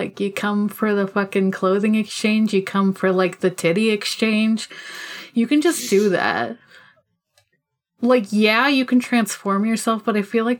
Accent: United States; The thing is we're all from the States and people love driving.

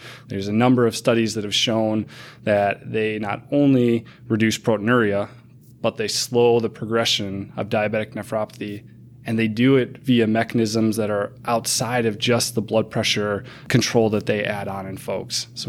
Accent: Wisconsin, United States; I grew up in Wisconsin, went to med school in Milwaukee, did my residency here

